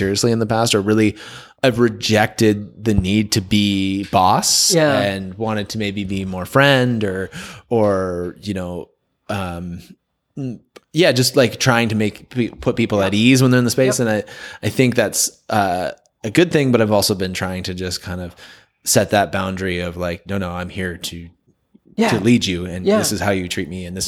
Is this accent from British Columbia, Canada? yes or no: yes; Metchosin, British Columbia, Canada; being someone from growing up in Metchosin from the island, so many people moving here and doing this